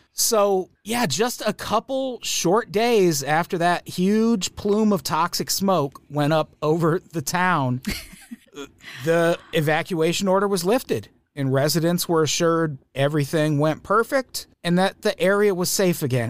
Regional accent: Peoria, Illinois, United States; Because when I was a kid, we would go to Six Flags in St. Louis a lot because I grew up in Peoria, Illinois.

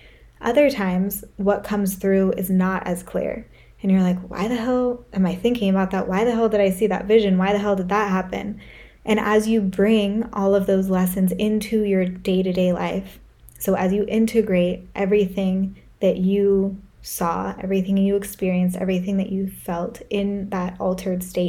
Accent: California, United States; I grew up in Northern California, and culturally that's just a big part of the culture there.

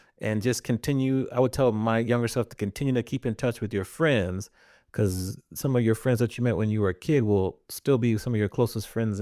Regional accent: Maryland, United States; I'm from Maryland, so every time you eat a crab cake, you want another one

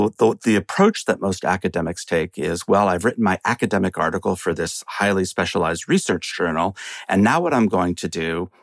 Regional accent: Chappaqua, New York, United States; I don't know that politically growing up in Chappaqua had that much of an impact on me, except I guess what I'll say is that it was a very insulated environment

